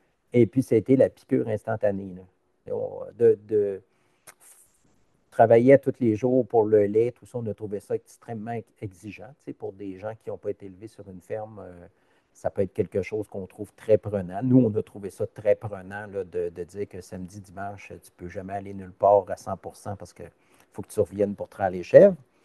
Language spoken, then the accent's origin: French; Sainte-Brigitte-de-Laval, Quebec, Canada; En fait, moi, je viens de Sainte-Brigitte-de-Laval. C'est au nord de Québec, de la ville de Québec.